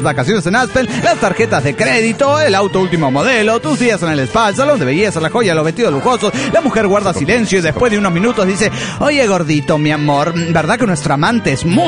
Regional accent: Tuxtla Gutiérrez, Chiapas, Mexico; de Tuxtla Gutiérrez, Chiapas, México.

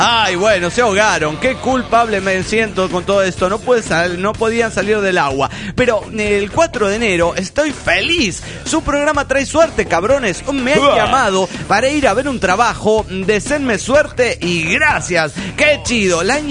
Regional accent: Mexico City, Mexico; del DF mexicano.

